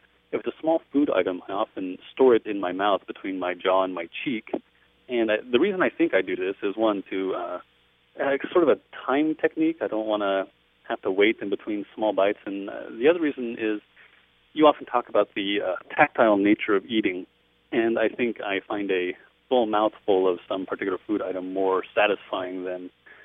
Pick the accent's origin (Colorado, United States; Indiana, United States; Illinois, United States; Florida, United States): Colorado, United States; I'm from Colorado.